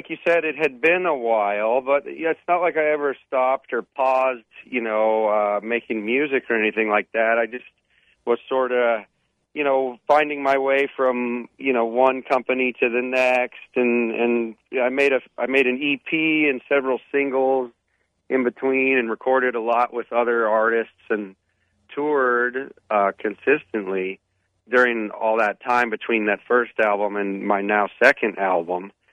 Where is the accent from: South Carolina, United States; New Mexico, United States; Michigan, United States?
New Mexico, United States; Taos; You know, growing up in Taos, New Mexico, where I'm from, I thought it was I didn't know it at the time, but looking back on it, it was pretty Wild West.